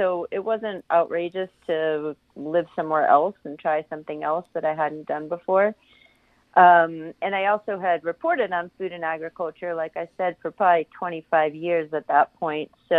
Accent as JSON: {"language": "English", "town": "New York City", "region": "New York", "country": "United States", "tie": "born or raised there", "also_born_or_lived": "San Francisco", "said": "Yeah, we lived in San Francisco. Just recently, I was actually born and raised in the East Coast, New York City area."}